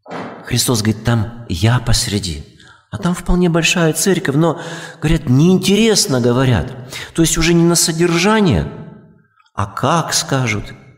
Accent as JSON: {"language": "Russian", "region": "Far East", "country": "Russia", "tie": "born or raised there", "also_born_or_lived": "Moldova", "said": "потом мы переехали в Молдавию с Дальнего Востока"}